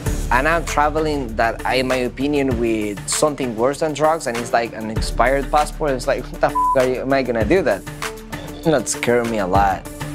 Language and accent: English; Caracas, Capital District, Venezuela; Dominican Republic, but I'm from Venezuela, Caracas.